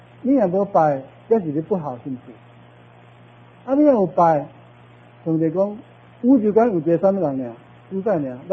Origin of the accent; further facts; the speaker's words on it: Kaohsiung, Taiwan; 我是高雄人哈